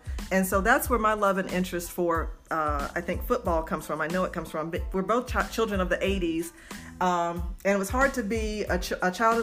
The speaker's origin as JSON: {"language": "English", "town": "Birmingham", "region": "Alabama", "country": "United States", "tie": "born or raised there", "said": "So I grew up in Birmingham"}